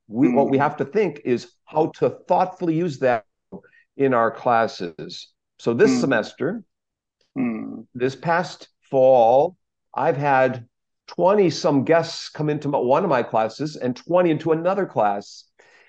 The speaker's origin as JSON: {"language": "English", "region": "Wisconsin", "country": "United States", "said": "And I'm a Midwest guy. I was from Wisconsin originally, from the north, and I like cold weather like you get in Norway."}